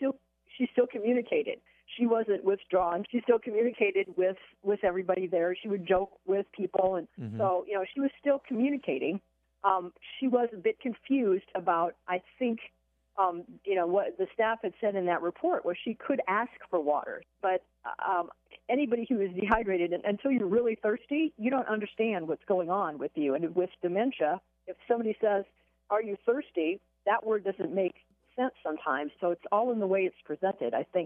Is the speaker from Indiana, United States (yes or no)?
no; Iowa, United States; This is nearly my hometown. It's very close to where I grew up. Kindly Mission Nursing Home in Buffalo Center, Iowa, is a wonderful facility.